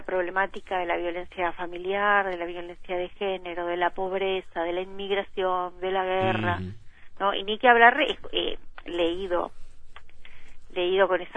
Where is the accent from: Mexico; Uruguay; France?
Uruguay; a mí me ponen muy orgullosa como uruguaya, ¿no?